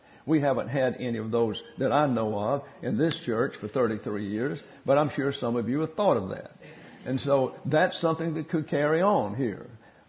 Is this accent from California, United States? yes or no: no; Alabama, United States; As you all know, I'm from Lower Alabama.